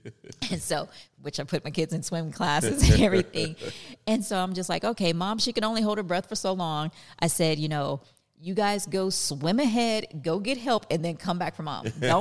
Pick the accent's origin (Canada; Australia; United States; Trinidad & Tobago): United States; the South; born there; You know, I was born in the South.